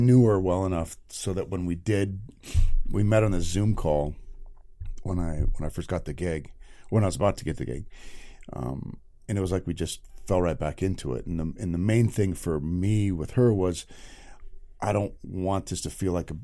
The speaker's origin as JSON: {"language": "English", "town": "Minot", "region": "North Dakota", "country": "United States", "said": "I'm from Minot, which is like on the other side of the state."}